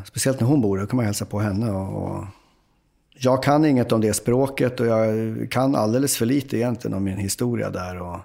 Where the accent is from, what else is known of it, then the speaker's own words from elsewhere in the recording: Uppsala, Uppsala County, Sweden; Jag är ju från Uppsala, så då blev det naturligt att hålla på Sirius också.